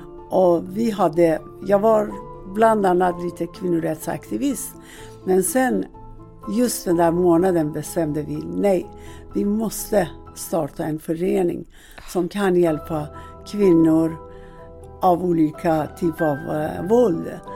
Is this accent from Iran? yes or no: yes; Iran; now in Sweden; och jag ursprungligen kommer jag från Iran.